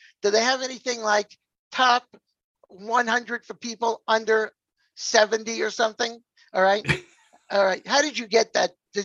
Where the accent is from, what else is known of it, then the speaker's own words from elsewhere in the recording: New York, United States; Luckily, you know, I grew up in the New York area. We don't have accents.